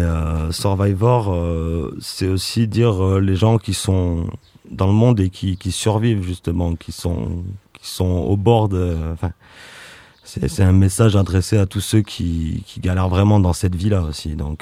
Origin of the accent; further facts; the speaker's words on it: Étoile-sur-Rhône, Auvergne-Rhône-Alpes, France; Après moi je suis d'Étoile